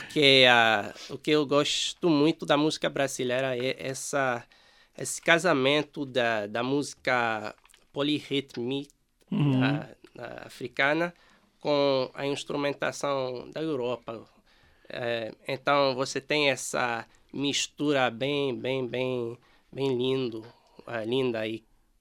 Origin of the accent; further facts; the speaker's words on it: Toronto, Ontario, Canada; born there; Portuguese is a second language; Em primeiro, eu sou canadense, não sou brasileiro.